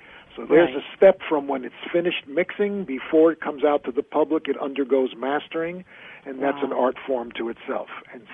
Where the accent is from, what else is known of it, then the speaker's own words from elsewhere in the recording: New Jersey, United States; I was born in New Jersey, right across the George Washington Bridge, about by car, maybe 14